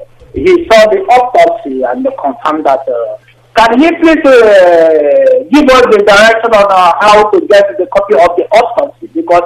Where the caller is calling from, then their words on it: New York, United States; New York.